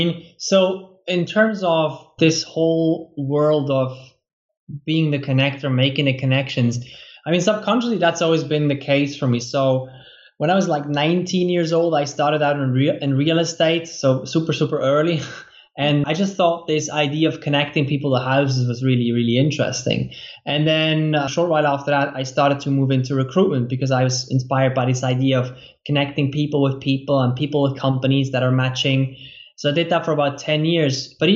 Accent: Switzerland; now in Poland; Yeah, I'm right now in Poland. I spend a lot of time here. We have a place here. And then I'm originally Swiss. So my company is also based in Switzerland.

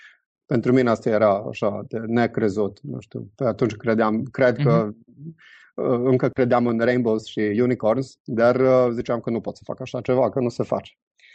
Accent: Serbia; born there; Romanian is a second language; also born or lived in Budapest, Hungary; Eu m-am născut în Serbia. Sunt, deci, un sârb autentic, cum s-ar zice. Și liceul am terminat în Budapesta.

